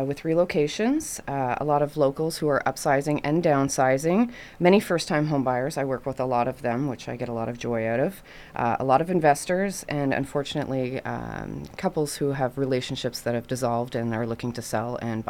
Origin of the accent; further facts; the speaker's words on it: Petawawa, Ontario, Canada; Being born and raised in Petawawa, I know a lot of people